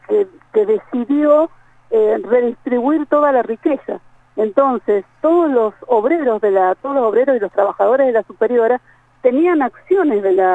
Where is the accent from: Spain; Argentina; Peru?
Argentina; San Juan; yo no soy de Rawson, soy de Capital